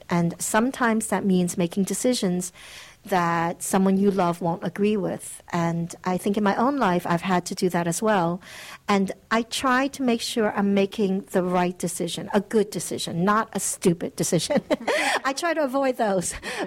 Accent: New York, United States; now in Netherlands; And yes, I live in Holland. I grew up in New York, but I live in Holland. So I did go through the immigration experience twice.

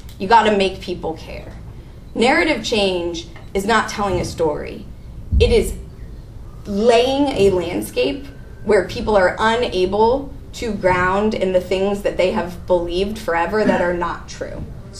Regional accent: Portland, Oregon, United States; I'm also from Portland. I've lived here my whole life.

